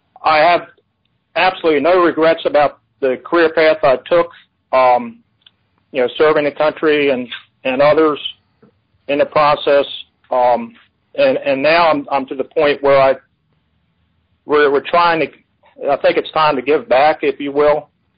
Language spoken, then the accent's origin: English; Maryland, United States; also born or lived in Pennsylvania; The big challenge for me was I'm from the Maryland, Pennsylvania area.